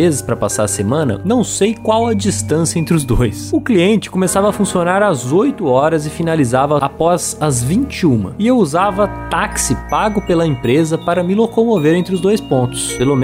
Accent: São Paulo, Brazil; sou de São Paulo e trabalho como desenvolvedor de sistemas

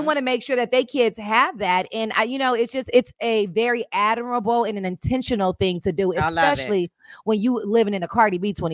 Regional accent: Los Angeles, California, United States; I'm a 12-year in a row Coachella, born and raised in Los Angeles, Indio goer.

